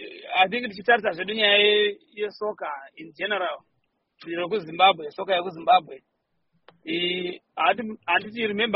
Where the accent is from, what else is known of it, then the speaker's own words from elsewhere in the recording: Bulawayo, Zimbabwe; because like some of us, we grew up partly in Blawayo.